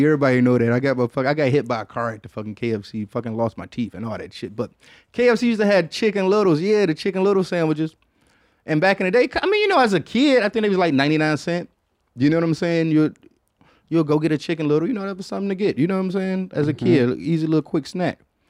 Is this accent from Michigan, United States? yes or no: yes; Detroit, Michigan, United States; now in New York, United States; I guess because I was coming from Detroit where we had like, you know, it's a lot of like faking houses